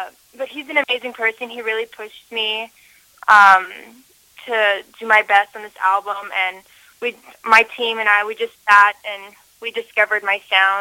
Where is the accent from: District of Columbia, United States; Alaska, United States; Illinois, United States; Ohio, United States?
District of Columbia, United States; Washington; also born or lived in Miami; I grew up in Washington, D.C., but I also grew up in Miami, Florida.